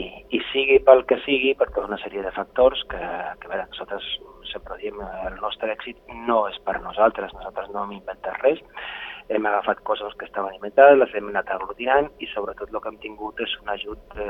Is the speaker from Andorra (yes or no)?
yes; Andorra; Jo soc d'Andorra i, evidentment